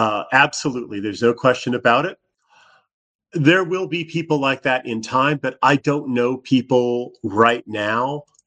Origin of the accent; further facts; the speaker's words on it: United States; Being an American, I, of course, it's just kind of piety and attachment to my homeland, and it is really an attachment to my homeland.